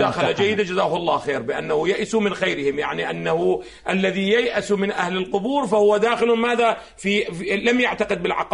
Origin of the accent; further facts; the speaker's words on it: Iraq; أو بعض الأحداث اللي تقع الآن عندنا في العراق